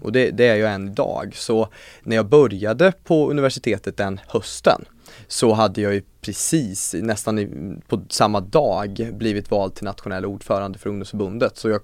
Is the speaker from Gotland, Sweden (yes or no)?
no; Skövde, Västra Götaland County, Sweden; Jag valdes in som 18-åring i kommunfullmäktige hemma i Skövde 2014.